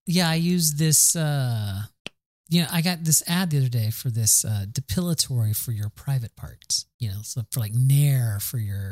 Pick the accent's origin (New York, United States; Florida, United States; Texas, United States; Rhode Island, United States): Florida, United States; I probably say insurance because I'm from the South.